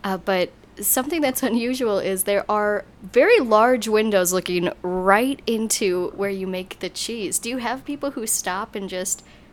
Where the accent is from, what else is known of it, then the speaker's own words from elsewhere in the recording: Lake Geneva, Wisconsin, United States; So I am originally from Lake Geneva, so I've been to your original cheese bar.